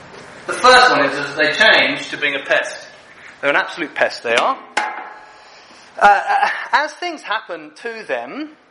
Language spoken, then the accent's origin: English; England, United Kingdom; In England, going to France isn't that big a deal. I'm from England.